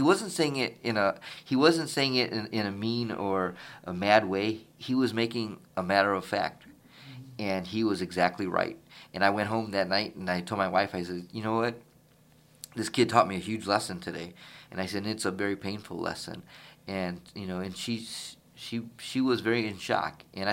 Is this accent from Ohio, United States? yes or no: no; East Chicago, Indiana, United States; So, you know, I grew up in East Chicago, Mike, and I didn't know what racism was.